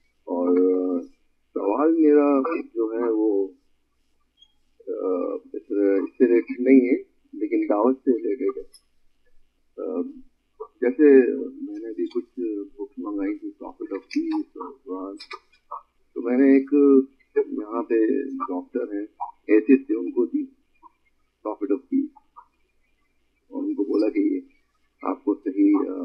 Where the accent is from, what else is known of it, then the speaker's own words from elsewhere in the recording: Pakistan; میں پاکستان سے تعلق رکھتا ہوں تو پاکستان میں بہت سارے لوگوں کو یہ بک دی جائے پڑھنے کے لیے